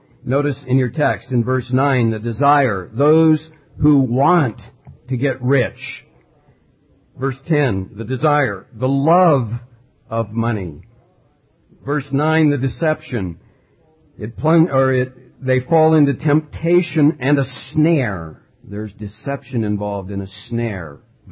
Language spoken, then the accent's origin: English; United States; As American Christians living in a state where the government itself runs ads on the radio enticing us to gamble